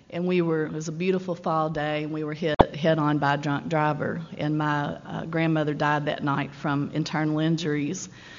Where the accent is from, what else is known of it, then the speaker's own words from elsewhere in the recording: Louisville, Kentucky, United States; When I was growing up in Louisville, both my parents were adult children of alcoholics, I've learned.